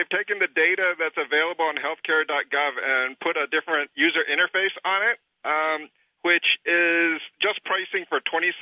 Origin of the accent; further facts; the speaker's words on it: United States; as an American, I am embarrassed.